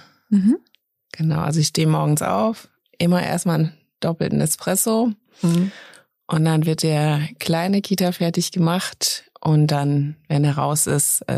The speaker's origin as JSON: {"language": "German", "town": "Troisdorf", "region": "North Rhine-Westphalia", "country": "Germany", "tie": "born or raised there", "also_born_or_lived": "Wiesbaden", "moved": "as an adult", "lives_now": "Frankfurt, Germany", "said": "tatsächlich aus der Nähe von Köln. Also ich bin geboren in Troisdorf und auch dort aufgewachsen und bin vor knapp 20 Jahren dann nach Hessen beziehungsweise erst nach Wiesbaden und dann nach Frankfurt gezogen."}